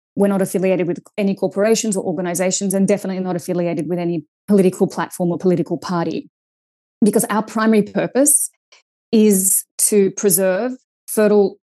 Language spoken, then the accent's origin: English; Serbia; I am from Serbia.